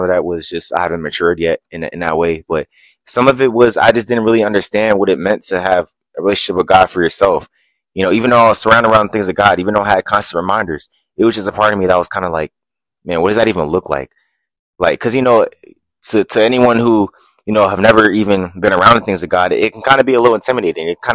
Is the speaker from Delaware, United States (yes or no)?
yes; Wilmington, Delaware, United States; So I grew up in Wilmington, Delaware, downtown city area. Shout out Wilmington.